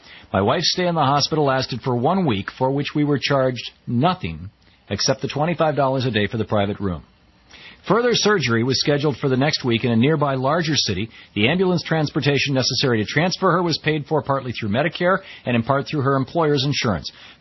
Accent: United States; now in Canada; As an American living up here north of the border

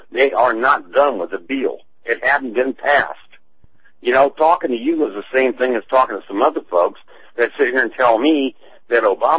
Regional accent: United States; I'm an American veteran, 51 years old, who went to construction because I figured they couldn't send the buildings out of the country

